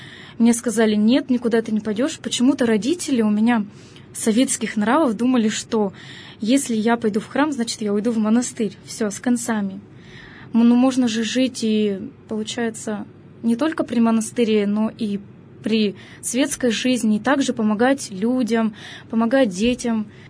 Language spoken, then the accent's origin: Russian; Dalmatovo, Kurgan Oblast, Russia; born there; Я родилась в городе Долматово Курганской области, где сейчас существует и действует наш замечательный Свято-Успенский Долматовский мужской монастырь.